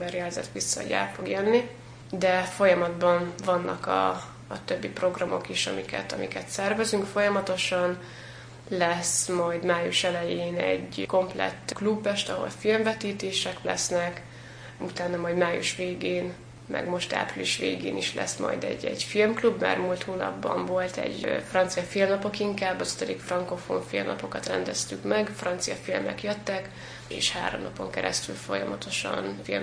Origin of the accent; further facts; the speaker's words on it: Eger, Heves, Hungary; én EGRI vagyok, és nagyjából tényleg ismerem az embereket